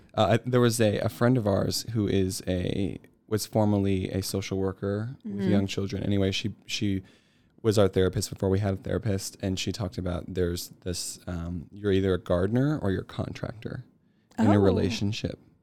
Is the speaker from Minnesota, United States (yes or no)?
yes; Minnesota, United States; now in Boise, United States; I'm originally from Minnesota, moved out to Boise about a year ago